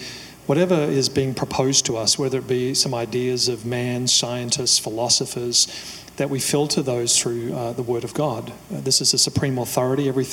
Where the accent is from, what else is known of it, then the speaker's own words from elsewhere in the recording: Australia; I've said it before, I come from Australia